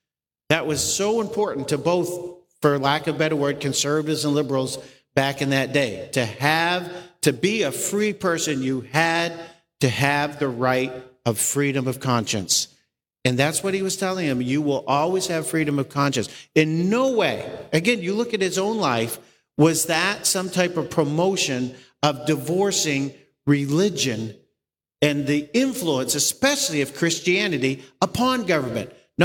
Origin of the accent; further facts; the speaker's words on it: Maine, United States; I grew up in Maine, and I look at the number of people here. When I moved back to Maine in 1992. Having been away for since 1977